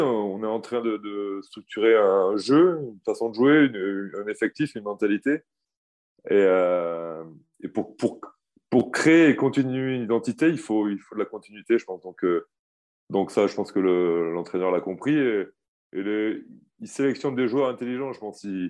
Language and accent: French; Gramat, Occitanie, France; j'ai grandi dans le Lot, à Gramma, à côté de Rocamadour.